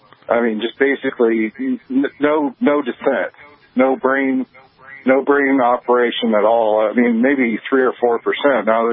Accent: California, United States; now in Wyoming, United States; I'm from California originally, but I'm in Wyoming now, thank God.

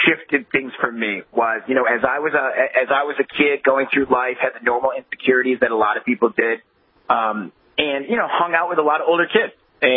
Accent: Detroit, Michigan, United States; You know, I'm originally from Detroit. And so a lot of the guys that I grew up with, you know, their parents, you know, they were people that worked at GM and they worked at Ford and they worked in the plants.

